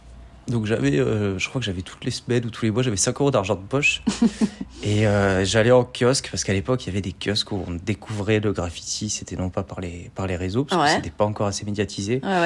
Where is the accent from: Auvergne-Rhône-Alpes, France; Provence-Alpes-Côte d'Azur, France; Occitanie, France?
Provence-Alpes-Côte d'Azur, France; Avignon; Je suis originaire d'Avignon. Mmh. Et je suis né un beau matin d'un 23 mai 1993.